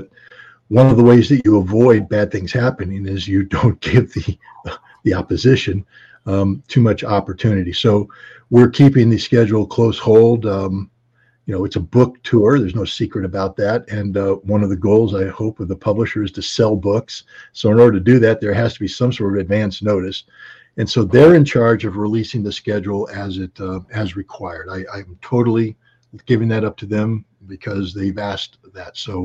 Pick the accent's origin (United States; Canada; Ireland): United States; I'm American. I butcher everything I say, man.